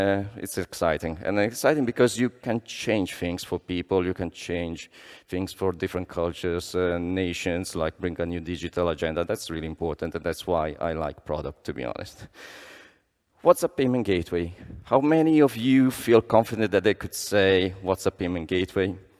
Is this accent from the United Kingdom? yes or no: yes; England, United Kingdom; born there; also born or lived in Italy; I was born in England … My parents were Italian